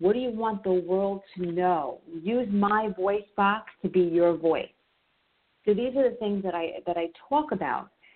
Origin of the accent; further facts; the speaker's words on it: Suffern, New York, United States; I am in Suffern, New York. Yes, I am a New Yorker, in case you couldn't tell from that lovely accent I have.